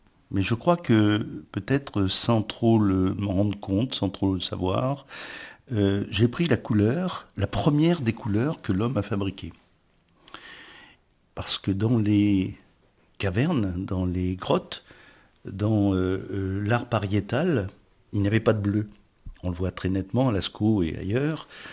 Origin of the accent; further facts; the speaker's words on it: La Rochelle, Nouvelle-Aquitaine, France; Je suis d'ici, c'est quelque chose de fondamental, c'est l'île de Ré, je suis né à La Rochelle, et de mes racines sur l'île de Ré, c'est depuis plus de cinq générations.